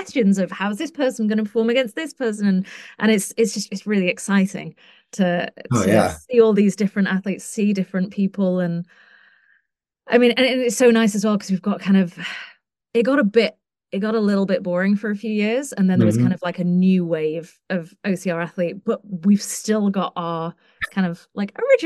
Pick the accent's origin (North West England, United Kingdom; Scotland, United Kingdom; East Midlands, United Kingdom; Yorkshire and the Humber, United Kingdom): North West England, United Kingdom; Manchester; And I'm from Manchester, which is really cold.